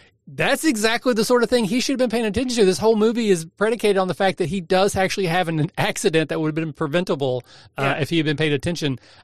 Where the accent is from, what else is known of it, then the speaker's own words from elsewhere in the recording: Southeast, United States; But I'm from the Southeast. We have a restaurant called Long John Silver